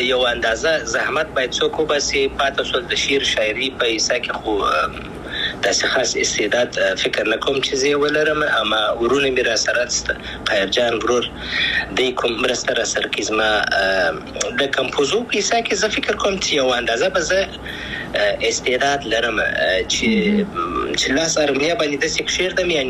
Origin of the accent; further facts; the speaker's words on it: Afghanistan; افغانستان خو زما دی، زه افغان یم،